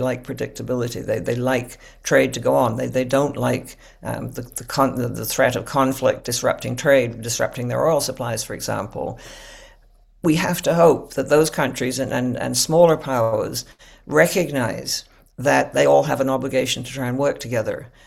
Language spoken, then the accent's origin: English; Canada; I think there is a sense that I speak as a Canadian, but I've talked to others in different countries.